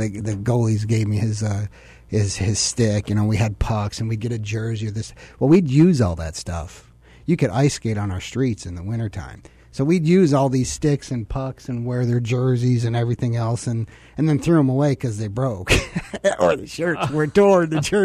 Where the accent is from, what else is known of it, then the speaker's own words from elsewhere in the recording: Michigan, United States; In Michigan.